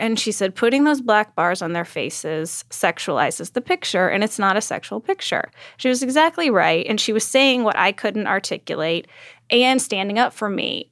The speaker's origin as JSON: {"language": "English", "region": "Texas", "country": "United States", "tie": "born or raised there", "said": "I grew up what you would stereotypically call a mean girl. I grew up in Texas."}